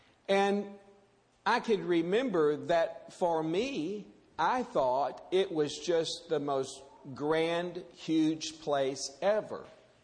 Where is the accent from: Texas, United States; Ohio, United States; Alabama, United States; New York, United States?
Texas, United States; Port Arthur; But it reminds me of growing up in Park Place 1 in Port Arthur, Texas. Park Place 1 was a community of three.